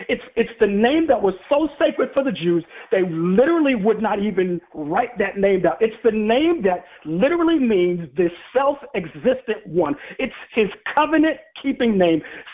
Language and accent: English; Washington, District of Columbia, United States; When I was in grade school and growing up in Washington, D.C., I had some bullies who were pursuing me actively